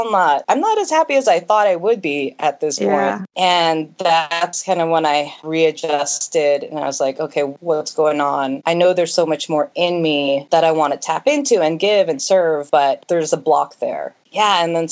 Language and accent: English; California, United States; So I grew up in the Bay Area, California.